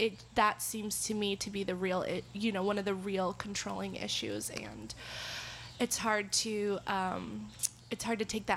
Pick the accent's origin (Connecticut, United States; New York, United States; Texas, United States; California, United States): Texas, United States; now in Iowa, United States; I grew up in Texas, but actually Iowa is now the place I've lived in the longest, by 6 months now.